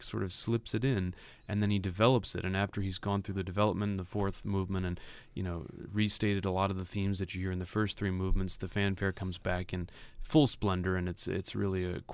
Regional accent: United States; we're a great American orchestra, and I'm an American conductor

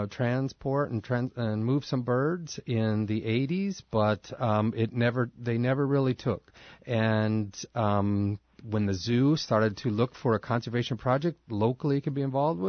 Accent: Iowa, United States; just because I am an Iowan. I did move out of the state to start my career in zoos, but came back. And so I grew up in Iowa and never saw a prairie chicken.

